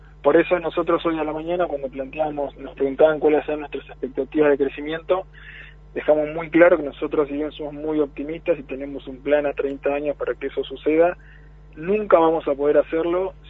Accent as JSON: {"language": "Spanish", "town": "Río Grande", "region": "Tierra del Fuego", "country": "Argentina", "lives_now": "Esquel, Argentina", "said": "Yo vivo en Esquel, soy de origen fueguino, pero hace un año que vivo en Esquel y hace 8 años que visito con frecuencia la ciudad, digamos."}